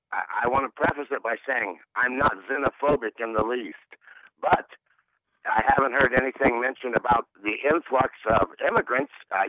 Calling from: Hillsborough, Ohio, United States; I'm calling from the Cincinnati area, or more precisely the Hillsborough area.

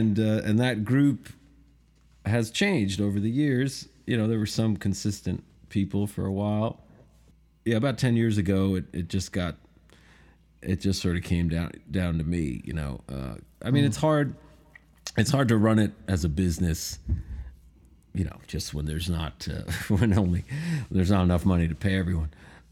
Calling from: Nashville, Tennessee, United States; Well, I'm here in my house, in my basement, in the west side of Nashville, Tennessee.

